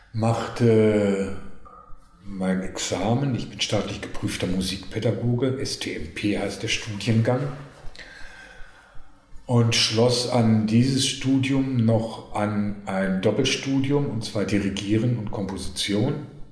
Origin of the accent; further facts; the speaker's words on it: North Rhine-Westphalia, Germany; waren in Deutschland zumindest oder da, wo ich aufgewachsen bin, am Niederrhein